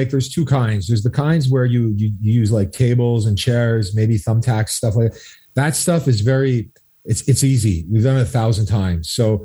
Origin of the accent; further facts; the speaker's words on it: Deux-Montagnes, Quebec, Canada; I mean, we're both from Two Mountains. So, you know, that, you know, Two Mountains is a skateboarding town.